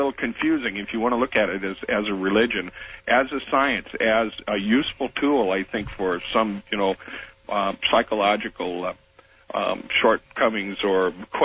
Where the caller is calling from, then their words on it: San Jose, California, United States; San Jose, California.